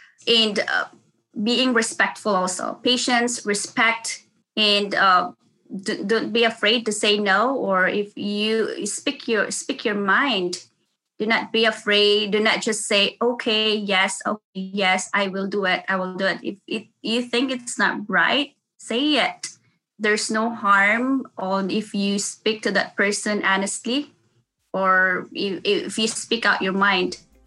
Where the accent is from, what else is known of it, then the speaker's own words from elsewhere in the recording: Philippines; English is a second language; hey, I'm a Filipino. I have a thick accent.